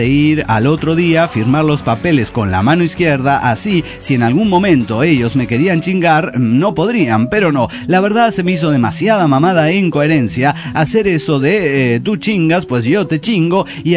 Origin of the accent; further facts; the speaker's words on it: Maracaibo, Zulia, Venezuela; de Maracaibo, Venezuela.